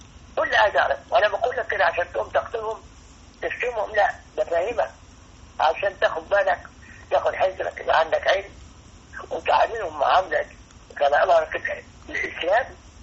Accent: Egypt; عندنا في مصر ليبرالي و مسلم ليبرالي كما يقول

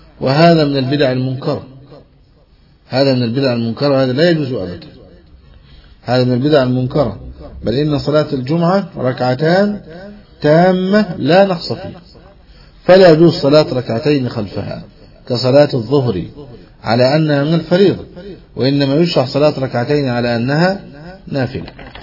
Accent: Egypt; بلادنا مصر

